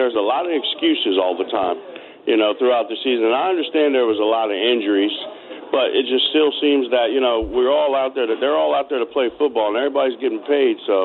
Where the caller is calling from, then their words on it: Potomac, Maryland, United States; I'm calling from Brooklyn's Deli here in Potomac.